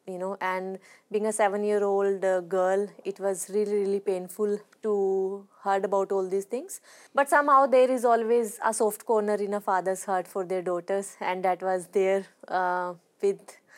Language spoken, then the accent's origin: English; Haryana, India; because I came from Haryana, and if we talk about Haryana 25 years ago, not many people encourage girls to play sport, actually.